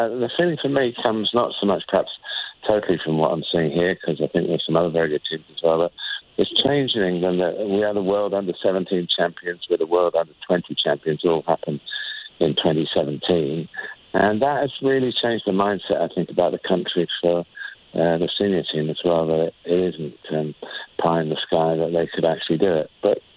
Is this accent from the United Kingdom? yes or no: yes; England, United Kingdom; I think as an Englishman